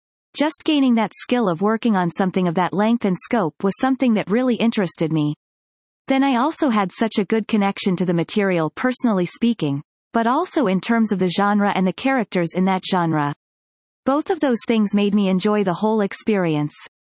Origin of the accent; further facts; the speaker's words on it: France; my own growing up in France with the French graphic novels, French animation community kind of style, and schools.